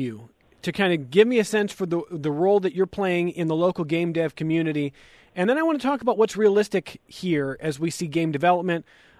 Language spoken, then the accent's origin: English; Cleveland, Ohio, United States; I remember, I'm from Cleveland, one of the Cleveland news stations, they had a daily feature on their morning show